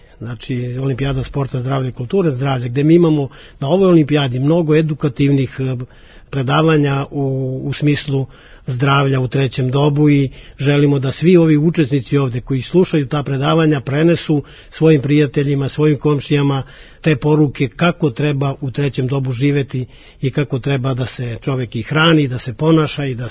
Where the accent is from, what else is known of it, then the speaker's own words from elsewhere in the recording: Niš, Southern and Eastern Serbia, Serbia; Mi iz Niša smo u više navrata odnosili prvo mesto u šahu.